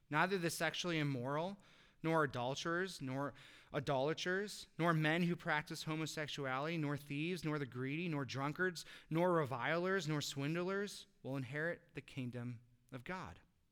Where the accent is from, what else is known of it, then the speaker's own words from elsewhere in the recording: Chicago, Illinois, United States; And I'm from Chicago, so that rarely ever happens, all right?